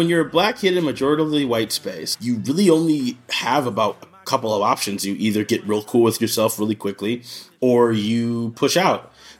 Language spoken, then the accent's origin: English; Minnesota, United States; I am from Minnesota.